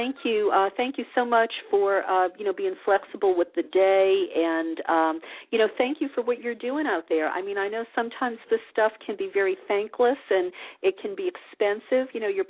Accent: the South, United States; I mean, I grew up in the Bible Belt, a Catholic, and, you know.

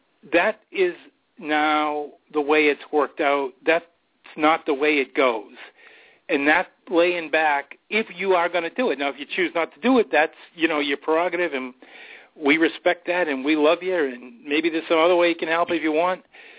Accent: United States; And all of the folks in the U.S., I just embarrassed as an American.

